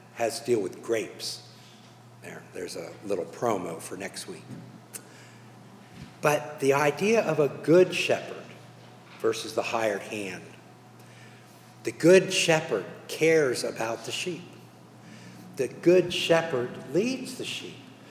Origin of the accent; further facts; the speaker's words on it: Lancaster, Pennsylvania, United States; Now, I was raised in Lancaster, Pennsylvania by a man who was born in Manhattan. My father was a New Yorker, said chocolate.